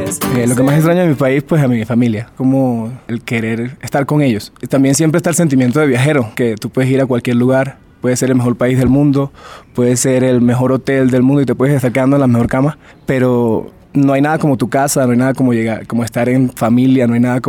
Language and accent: Spanish; Venezuela; moved away as an adult; now in Villavicencio, Colombia; tengo 23 años, soy venezolano, estuve a punto de terminar mi carrera de psicología